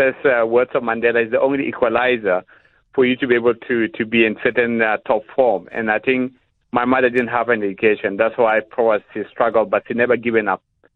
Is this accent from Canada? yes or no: no; South Sudan; also born or lived in Eritrea; when I grew up in South Sudan, everything was lovely, because that's what I knew.